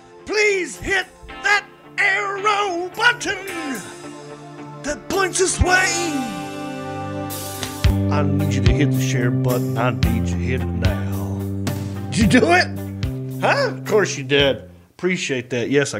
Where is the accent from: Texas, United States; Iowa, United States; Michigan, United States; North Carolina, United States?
North Carolina, United States; Hickory; That's right, I am from Hickory and I'm happy about it.